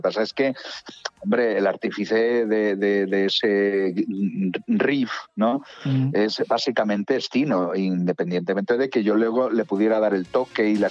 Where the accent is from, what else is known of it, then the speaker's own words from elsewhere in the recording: Tudela Veguín, Asturias, Spain; nací y viví desde siempre en Tudela Beguín